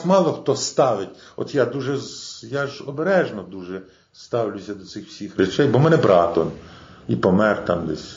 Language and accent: Ukrainian; Uman, Cherkasy Oblast, Ukraine; Я сам з Уманщини. Так, я ще Каштини, Уманський гайдамак.